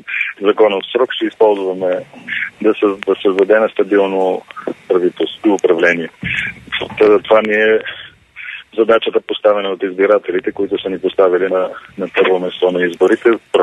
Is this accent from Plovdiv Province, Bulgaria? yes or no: no; Sofia, Sofia City, Bulgaria; роден съм в София, 63-та година, Завърших съм 35 училище в София